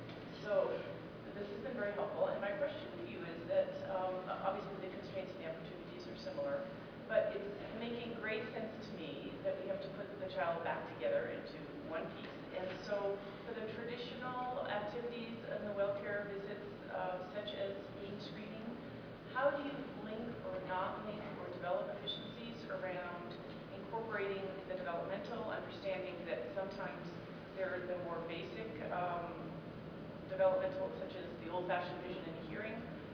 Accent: Massachusetts, United States; I'm from Massachusetts

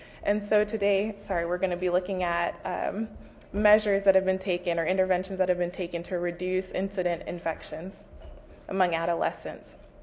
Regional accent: Texas, United States; I realize I still have my coat on, but I'm from Texas, and I'm slowly freezing to death

